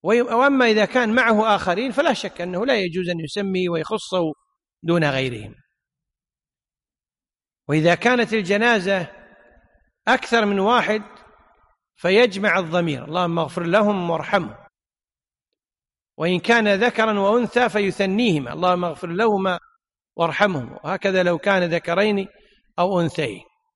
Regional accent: Kuwait; العامة عندنا في الكويت إلى الآن يقولون والله كرامتك تنزل

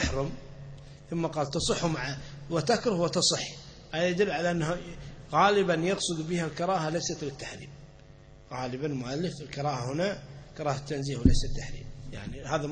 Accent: Kuwait; عندنا في الكويت

